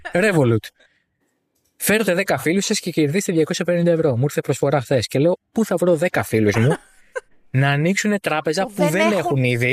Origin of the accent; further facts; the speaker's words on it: Greece; accent: Greek; Λοιπόν, εδώ εγώ που μένω εγώ, κέντρο Αθήνας, που έχω ακούσει όλες τις φυλές του Ισραήλ να μιλάνε, δεν παίρνω προφορά. Κρατάω την ελληνική, ελληνικότατη προφορά.